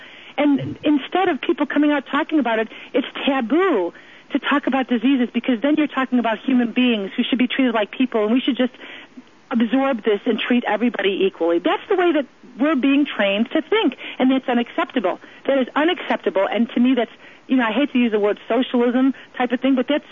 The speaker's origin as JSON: {"language": "English", "town": "Chicago", "region": "Illinois", "country": "United States", "said": "we've got the West Nile virus that, when I'm from Chicago, I never heard of the West Nile virus before."}